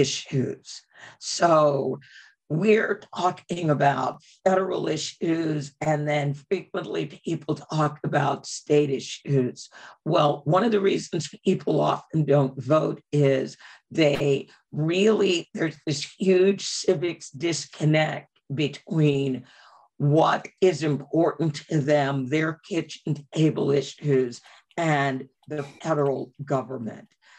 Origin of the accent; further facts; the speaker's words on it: Maywood, Illinois, United States; And again, I'm from Maywood, Illinois. I'm from Fred Hampton's hometown. Fred Hampton dated my cousin.